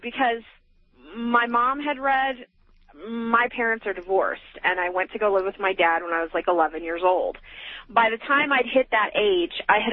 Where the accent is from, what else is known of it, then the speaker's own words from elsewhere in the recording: Missouri, United States; I grew up right outside of St. Louis, and the only time I've ever been up in the arch, I was 3 years old, 4 years old.